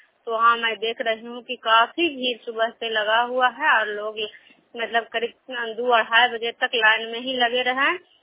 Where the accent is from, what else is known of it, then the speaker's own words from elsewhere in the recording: Vishnupur, Bihar, India; मैं विष्णुपुर ग्राम खजा पंचायत नालंदा जिला नवनवसा प्रखंड के निवासी हूँ।